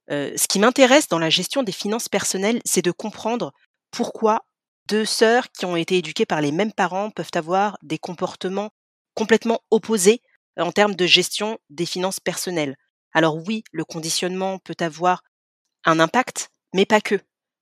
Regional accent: France; 35 ans au moment où j'enregistre ce premier épisode. Je suis maman de deux enfants. Je suis française, originaire de Guinée.

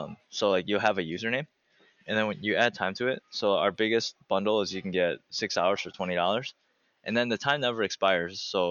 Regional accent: Milwaukee, Wisconsin, United States; I worked a little bit and decided like I want to create something for gamers in Milwaukee. I'm from Milwaukee.

